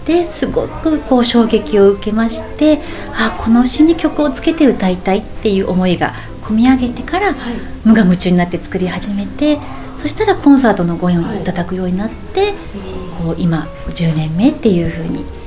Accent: Yamaguchi, Japan; 自分のふるさとの山口の自然が変わらずにあるっていうことが何よりこう宝物に感じたんですね

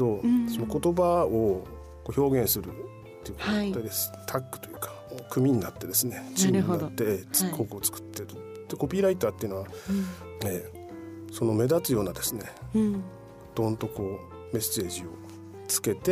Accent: Kitakata, Fukushima, Japan; 出身はですね、喜多方のですね、東側になるんですけど、

